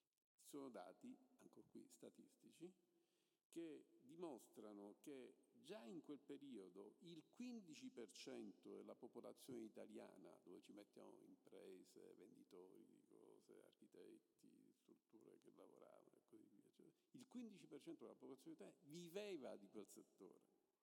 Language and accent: Italian; Palermo, Sicily, Italy; Io sono di Palermo, come diceva Paolo, sono nato a Palermo